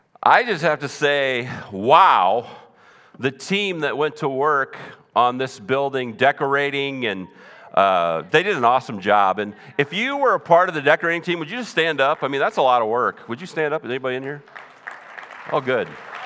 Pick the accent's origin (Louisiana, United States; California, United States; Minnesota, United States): Minnesota, United States; I'm from Minnesota originally. Something about cold air I just love.